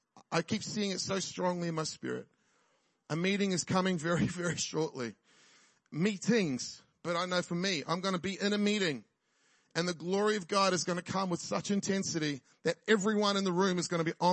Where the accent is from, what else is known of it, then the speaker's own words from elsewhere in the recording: New Zealand; also born or lived in Australia; I'm a Kiwi. I'm also an Aussie and I'm becoming an American. I was actually born in Australia to Kiwi parents, grew up in New Zealand.